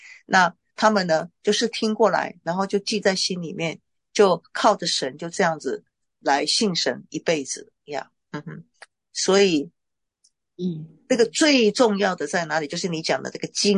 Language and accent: Chinese; China; 但是我个人认为，我身为一个中国人